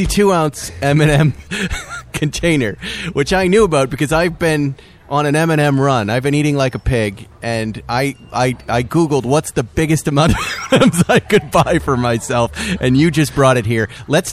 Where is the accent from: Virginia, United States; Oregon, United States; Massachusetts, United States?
Massachusetts, United States; And I'm from Massachusetts, you're from New York, and look, we get it. We know what real cold weather is